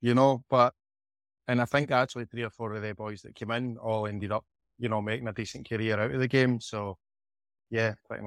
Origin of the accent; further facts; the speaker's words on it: Glasgow, Scotland, United Kingdom; Born and brought up in Glasgow. Pretty central, almost sort of west side of Glasgow. Grew up there, sort of Yoker area, surroundings is Claybank and whatever else. So just west of where the hydro is just now.